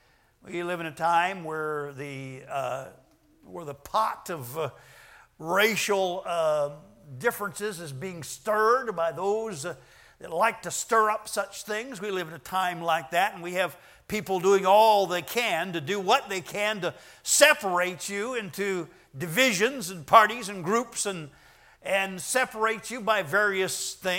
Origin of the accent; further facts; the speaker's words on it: Arizona, United States; now in California, United States; I identify myself grudgingly sometimes as a Californian. I'm glad I was raised in Arizona.